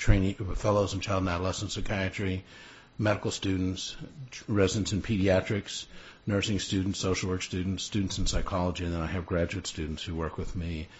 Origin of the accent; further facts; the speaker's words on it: Louisiana, United States; I'm from Louisiana, so occasionally go back home and help out there.